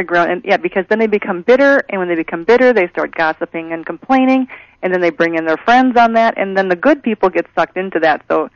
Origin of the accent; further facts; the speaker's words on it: Wisconsin, United States; I grew up in Wisconsin on a dairy farm, and it was a small town, and there were only two religions.